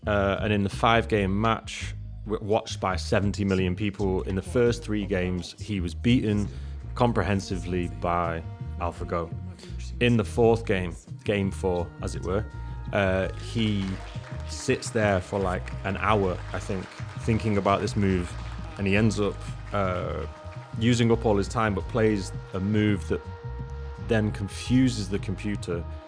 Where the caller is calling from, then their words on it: Berlin, Germany; I am live from Kreuzberg, Berlin, yeah.